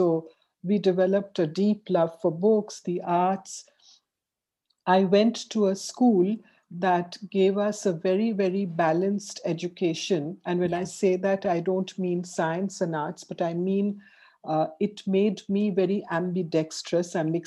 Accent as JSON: {"language": "English", "town": "Kolkata", "region": "West Bengal", "country": "India", "tie": "born or raised there", "said": "Okay, so I grew up in Calcutta, which we now know as Kolkata, but it's still Calcutta for me."}